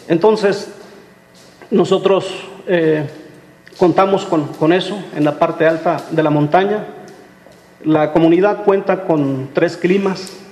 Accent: Mexico; nosotros apelamos a las leyes que nos gobiernan como mexicanos

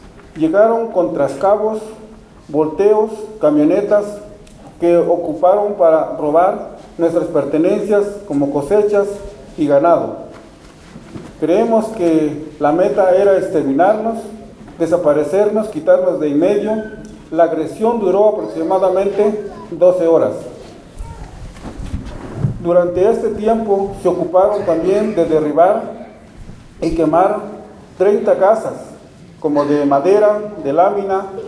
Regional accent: San Pablo Cuatro Venados, Oaxaca, Mexico; cuando todo y cada uno de nosotros somos originarios de San Pablo, Cuatro Venados.

